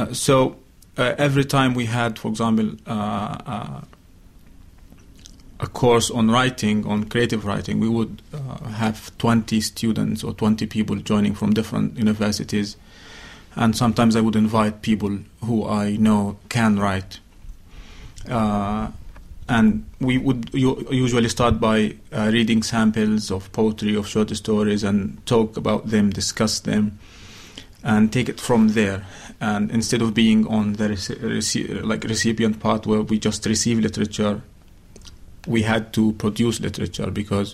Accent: Gaza, Gaza Strip, Palestine; I am a Palestinian from Gaza.

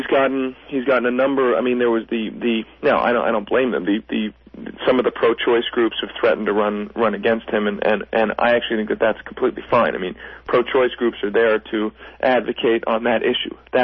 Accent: Pennsylvania, United States; and I'm originally from Pennsylvania

